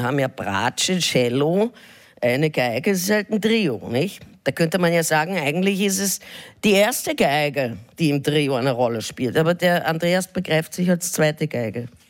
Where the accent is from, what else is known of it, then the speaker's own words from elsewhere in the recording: Vienna, Austria; da fühle ich mich als Wiener schon irgendwie berufen